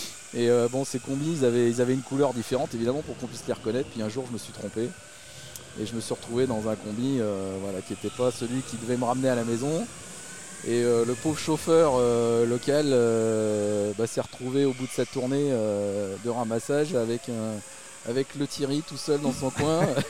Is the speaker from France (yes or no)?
no; Senegal; born there; je suis né au Sénégal parce que mes grands-parents maternels ont vécu quasiment toute leur vie là-bas, ou toute leur carrière là-bas.